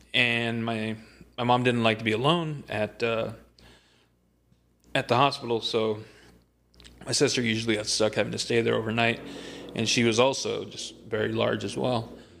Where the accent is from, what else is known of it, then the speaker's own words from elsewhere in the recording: Brownsville, Texas, United States; I'm from Brownsville, Texas. I know some folks think I'm from McAllen, but I'm born and raised in Brownsville.